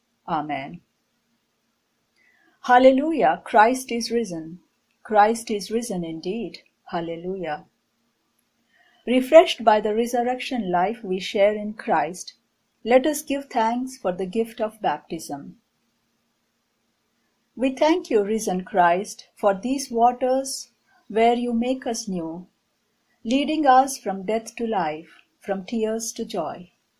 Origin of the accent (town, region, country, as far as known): Delhi, India; English is a second language